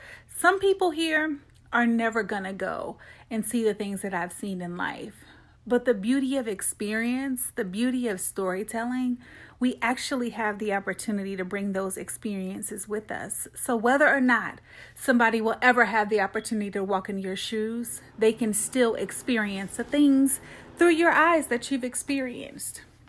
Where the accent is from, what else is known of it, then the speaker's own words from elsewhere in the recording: Atlanta, Georgia, United States; moved away as an adult; now in Central Illinois, United States; I moved abruptly from Atlanta, where I'm from, all the way to Central Illinois. I have been here. My husband's originally from here, but I never, ever thought that this would be someplace that I would live.